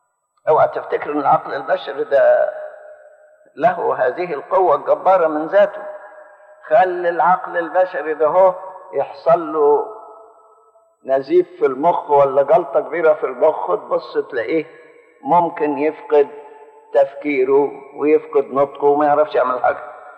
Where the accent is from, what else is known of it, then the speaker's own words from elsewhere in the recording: Egypt; يعني إحنا عندنا في مصر 60 مليون،